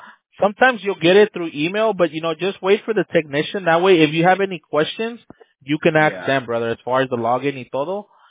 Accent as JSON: {"language": "English", "town": "Los Angeles", "region": "California", "country": "United States", "tie": "born or raised there", "said": "me personally, I was born and raised in LA, bro, in Los Angeles. You know, nomás tengo como unos 8 años que vivo on this side of town."}